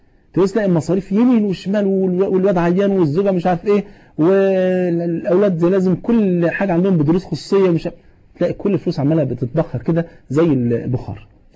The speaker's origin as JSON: {"language": "Arabic", "town": "Old Cairo", "region": "Cairo Governorate", "country": "Egypt", "tie": "born or raised there", "said": "كنا زمان واحنا صغيرين كنا بنصلي في مسجد عندنا في مصر القديمه"}